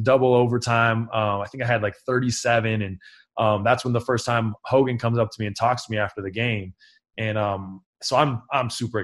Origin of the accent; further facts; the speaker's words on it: Washington, United States; just because growing up in Washington State and watching all those